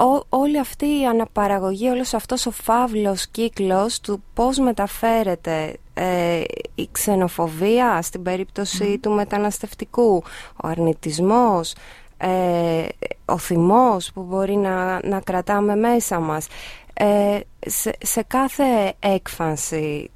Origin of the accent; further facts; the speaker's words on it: Greece; ενώ εγώ δεν κάθομαι που είμαι Ελληνίδα